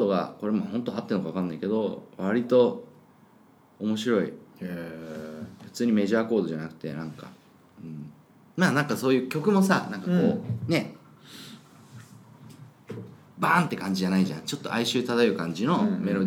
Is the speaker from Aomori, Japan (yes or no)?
yes; Aomori, Japan; ちょっと青森出身だから